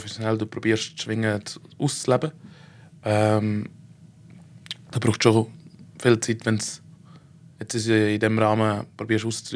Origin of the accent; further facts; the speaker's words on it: Aargau, Switzerland; Also ich bin ja im Aargau aufgewachsen. Ja. Ich wohne gerade am Aarau.